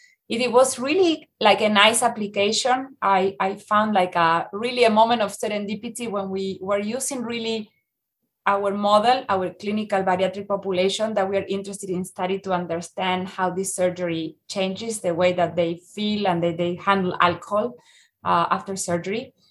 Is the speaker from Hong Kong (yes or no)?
no; Argentina; English is a second language; as you may tell by my accent, I am coming from Argentina. I did my PhD in Argentina.